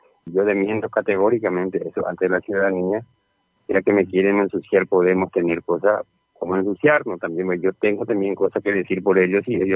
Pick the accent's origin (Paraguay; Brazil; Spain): Paraguay; nosotros como esclavos paraguayos, como funcionarios del Estado